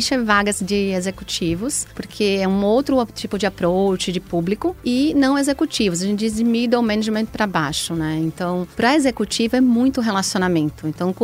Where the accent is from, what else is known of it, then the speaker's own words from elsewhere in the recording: Recife, Pernambuco, Brazil; moved away as an adult; now in São Paulo, Brazil; pelo meu sotaque, né? Sou nordestina, sou de Recife, estou em São Paulo há 10 anos.